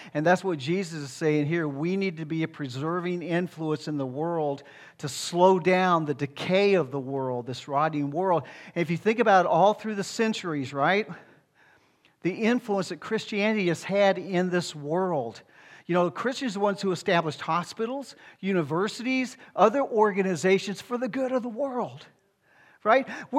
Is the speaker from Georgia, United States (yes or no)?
no; Alabama, United States; When I was growing up in Alabama, my grandfather used to have these hog kills or hog slaughters about twice a year.